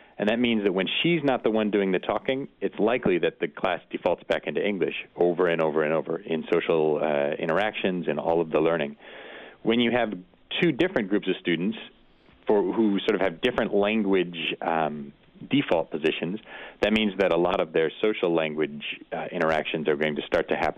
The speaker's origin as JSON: {"language": "English", "region": "Michigan", "country": "United States", "said": "In the North Midwest, I'm from Michigan."}